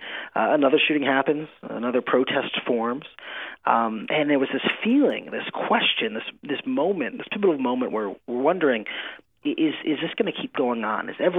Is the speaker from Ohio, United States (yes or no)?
yes; Cleveland, Ohio, United States; In fact, we're from Cleveland, right?